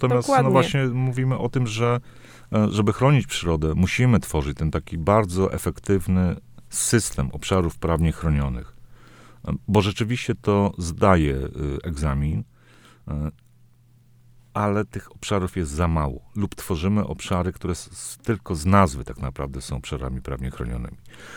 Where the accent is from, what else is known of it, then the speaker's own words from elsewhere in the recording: Podlaskie Voivodeship, Poland; Jestem z Nadbiebrzy, to jest ekologicznie, też nie lubię tego słowa. A tu jest czysto